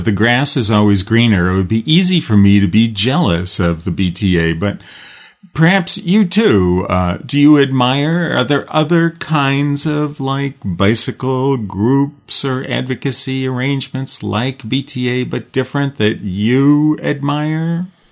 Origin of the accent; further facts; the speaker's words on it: Newport Beach, California, United States; Now, just to compare and contrast, in my hometown here in Newport Beach, California